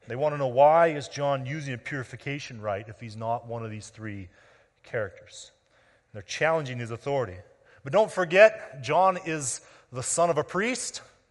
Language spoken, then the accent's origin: English; United States; I can say that because I'm an American.